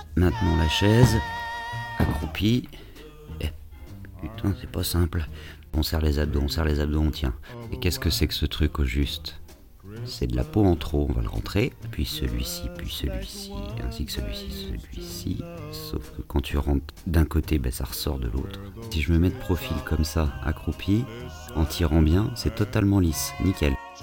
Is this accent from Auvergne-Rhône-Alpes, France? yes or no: no; Paris, Île-de-France, France